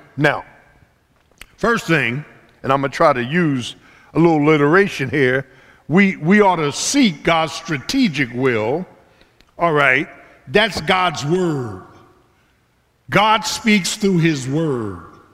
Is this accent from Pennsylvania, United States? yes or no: yes; Philadelphia, Pennsylvania, United States; You know, growing up in South Philly, had a little girl say, quit, I ain't need no closure.